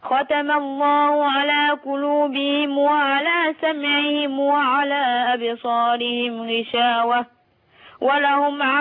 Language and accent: Arabic; Banha, Qalyubia, Egypt; انا من بنها ان شاء الله